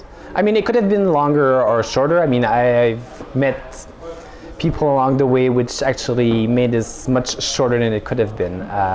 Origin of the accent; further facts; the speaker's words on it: Gatineau, Quebec, Canada; I'm coming in from Gatineau City in Quebec, Canada. So that's right next to the capital, Ottawa, in Canada.